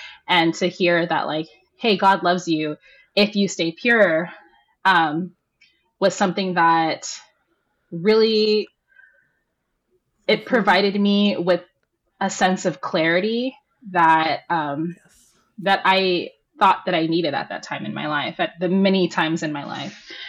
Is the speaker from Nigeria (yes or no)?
no; Philippines; And we're Filipino. If you're Filipino and you understand our obsession with basketball, then you would totally get it.